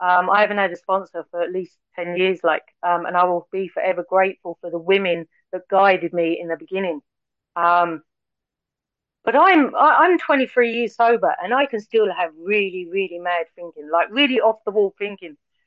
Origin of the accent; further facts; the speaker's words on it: England, United Kingdom; I obviously people can hear my accent. I'm English